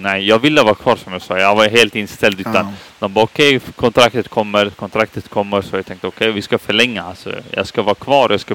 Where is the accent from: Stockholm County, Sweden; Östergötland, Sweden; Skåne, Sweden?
Stockholm County, Sweden; Södertälje; Och jag är från Södertälje, så man, vi brukar ju, jag brukar inte vara, det finns ingenting att göra i Södertälje om man säger så.